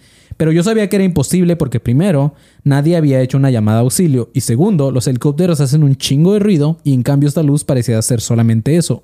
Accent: Mexico; en México nadie hace caso a la autoridad y en mi pueblo menos.

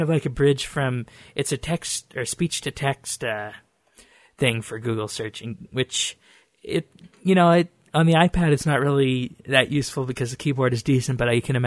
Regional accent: Alberta, Canada; I'm from Alberta here, and we talk different than the people in Ontario and BC.

